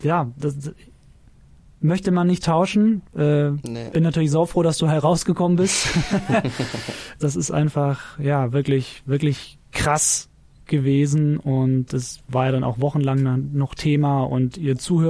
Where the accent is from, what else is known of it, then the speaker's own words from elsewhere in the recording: Berlin, Germany; wir hier als Berliner